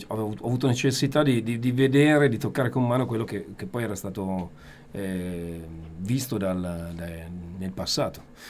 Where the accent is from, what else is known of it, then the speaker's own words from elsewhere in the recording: Corciano, Umbria, Italy; nel senso da come sono cresciuto, a Corciano